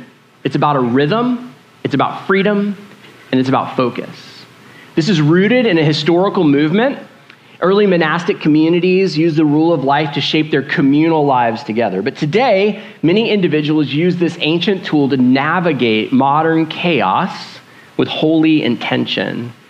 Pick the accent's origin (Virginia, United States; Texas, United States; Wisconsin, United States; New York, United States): Texas, United States; Houston; I grew up in North Houston in a master plan community. It's fine. It's a fine place to grow up.